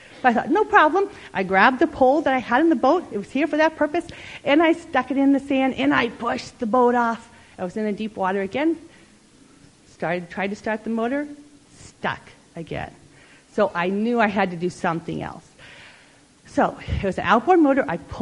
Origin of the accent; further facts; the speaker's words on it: Florida, United States; I grew up in Florida, and it was in a small town near the Gulf of Mexico, and we lived next to a river.